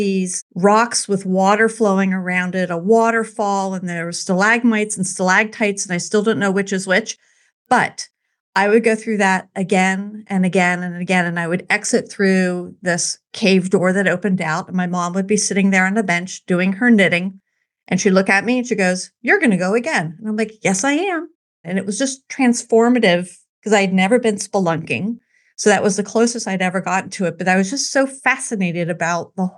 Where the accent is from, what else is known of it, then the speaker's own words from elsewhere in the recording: Cincinnati, Ohio, United States; Well, I grew up in Cincinnati, Ohio.